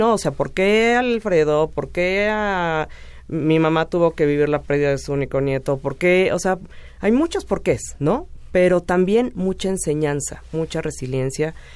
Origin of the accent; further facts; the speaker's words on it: Mexico; ¿Yo qué voy a hacer como mamá, como tanatóloga, como mexicana, digo, como católica, como lo quieras ver, ¿no?